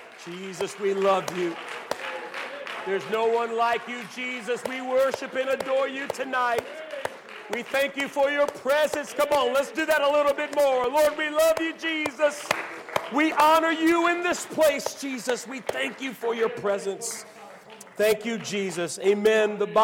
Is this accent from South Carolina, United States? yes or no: no; Virginia, United States; moved away as an adult; I'm not a New England native. I'm from Virginia. I'm from the South, but at this point in my life, I've lived here for 21 years, and so I guess that makes me a New Englander of sorts.